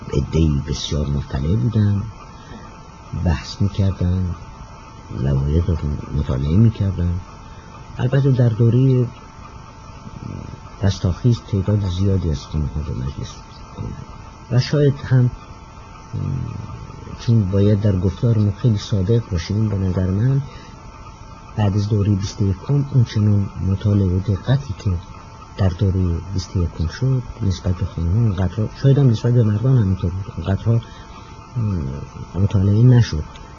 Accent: Iran; moved away as an adult; تا وقتی که از ایران بیرون آمدم هیچ وقت از جمعیت های زنان به دور نبودم.

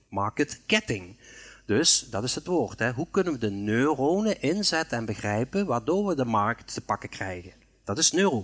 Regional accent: Limburg, Netherlands; Ik ben uit Limburg, maar dat horen jullie natuurlijk helemaal niet.

